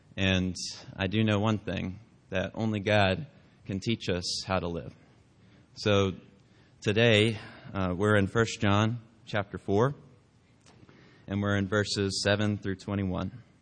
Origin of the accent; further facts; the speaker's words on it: Aiken, South Carolina, United States; also born or lived in Beverly, Massachusetts; now in Idaho, United States; I moved here about 6 months ago, and so I grew up in Aiken, South Carolina, which is about 2,000 miles away from here, and I moved out here from a town called Beverly, Massachusetts